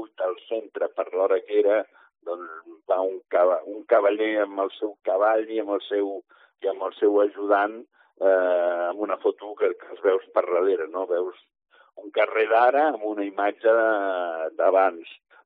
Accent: Terrassa, Catalonia, Spain; Als 7 o 8 anys ja escrivia un diari amb el que passava al meu carrer i al meu barri, a Terrassa

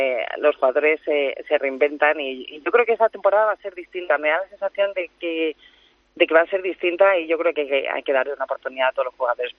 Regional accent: Madrid, Community of Madrid, Spain; yo me alegro como madrileña

